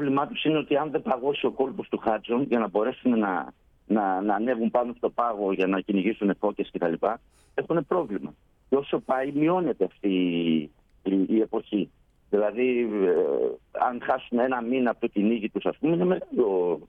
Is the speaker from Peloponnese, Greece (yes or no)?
no; Serres, Central Macedonia, Greece; moved away as an adult; now in Winnipeg, Canada; εγώ κατάγομαι από τις Σέρες, η γυναίκα μου από την Κοζάν. Ζούσαμε στις Σέρες, είχαμε εκεί την επιχείρησή μας, την υπογραφική. Και τελικά το 2019 ήρθαμε εδώ με τα τρία μας παιδιά